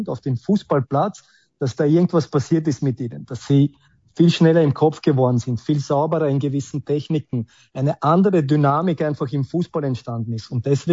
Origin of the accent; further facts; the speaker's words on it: Austria; bei uns in Österreich immer wieder so Futsal als Konkurrenz gesehen wurde